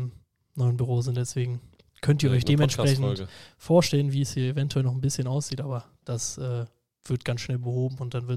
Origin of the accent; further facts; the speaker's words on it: Hennef, North Rhine-Westphalia, Germany; bei uns in Hennef, wo ich herkomme